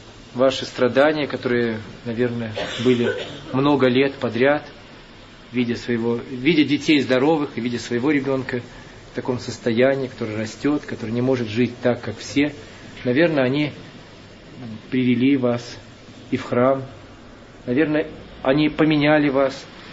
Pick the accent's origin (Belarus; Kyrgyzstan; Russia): Belarus; Barysaw, Minsk Region; Я из Борисова.